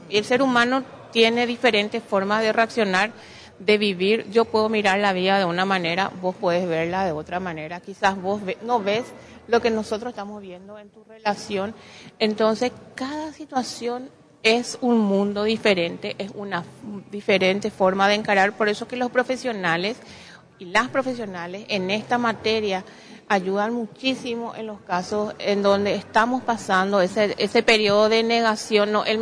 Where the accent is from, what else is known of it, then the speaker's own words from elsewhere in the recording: Paraguay; como familia paraguaya que somos